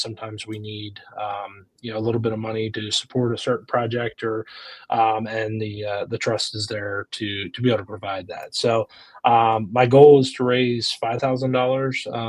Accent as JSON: {"language": "English", "country": "United States", "tie": "born or raised there", "said": "I grew up in York County, so I grew up in these parks."}